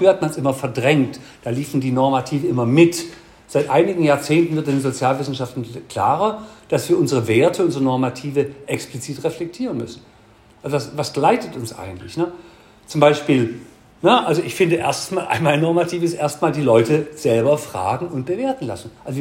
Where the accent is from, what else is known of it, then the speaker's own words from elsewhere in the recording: Baden-Württemberg, Germany; Ich bin Hegelianer, als Schwabe geht es auch gar nicht anders.